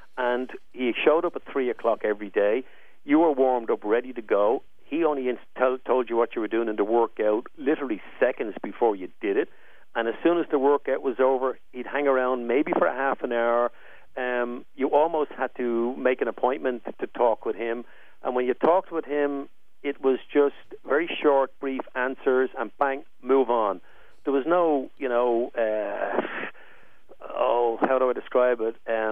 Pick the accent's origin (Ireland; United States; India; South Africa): Ireland; And I said, I'm from Ireland.